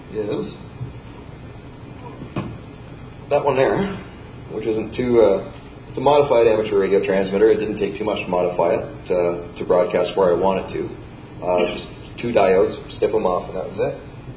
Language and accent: English; Canada; I am a Canadian, and I've always found it bizarre.